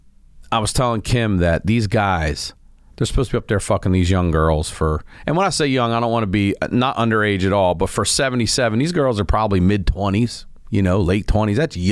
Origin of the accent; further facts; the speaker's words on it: Baltimore, Maryland, United States; I come from Baltimore. Like, I didn't even know what a concierge was until I worked at this place.